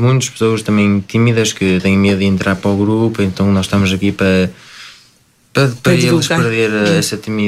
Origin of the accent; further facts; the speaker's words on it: Viana do Castelo, Portugal; Sou de Viana do Castelo.